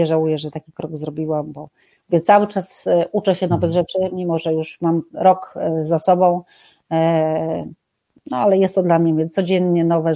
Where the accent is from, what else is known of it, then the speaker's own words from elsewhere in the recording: Subcarpathian Voivodeship, Poland; ja z Podkarpackiego.